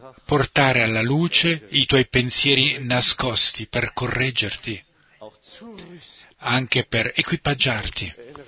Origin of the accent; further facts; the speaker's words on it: Philippines; Quando ero piccolo, in Filippine, c'è stata un'eclisse solare.